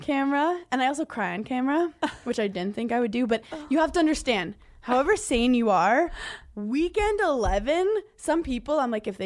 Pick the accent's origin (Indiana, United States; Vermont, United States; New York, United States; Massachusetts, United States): New York, United States; Brooklyn; your friends don't have pools growing up in Brooklyn.